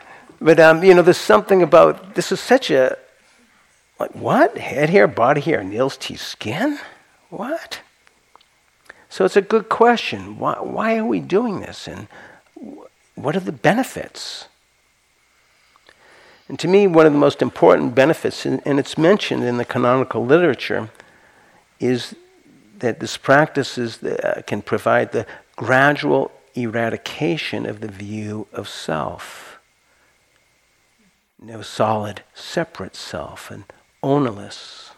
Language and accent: English; Santa Cruz, California, United States; I'm from Santa Cruz. We like it weird.